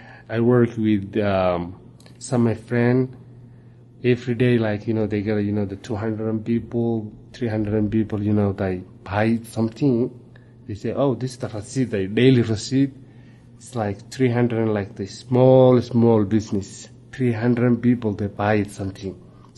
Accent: Somalia; English is a second language; moved away; I'm came from Somalia, like East Africa. I came here like 2012.

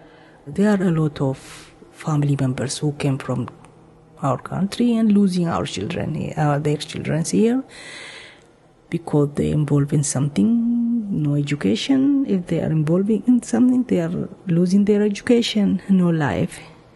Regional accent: Ethiopia; English is a second language; now in Portland, United States; I'm originally from East Africa, Ethiopia. I have been here like more than 15 years now.

